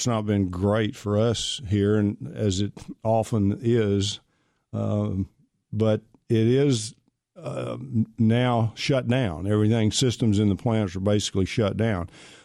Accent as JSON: {"language": "English", "town": "Pittsburg", "region": "Texas", "country": "United States", "said": "I'm from Pittsburgh, Texas, as most of you know, and Pilgrim's, Pride Chicken Manufacturing Chicken Company is there."}